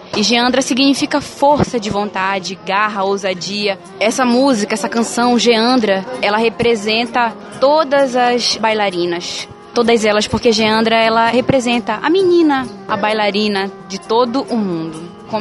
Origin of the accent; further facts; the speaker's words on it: Macapá, Amapá, Brazil; Sou de Macapá, do Amapá, cidade maravilhosa, terra calorosa.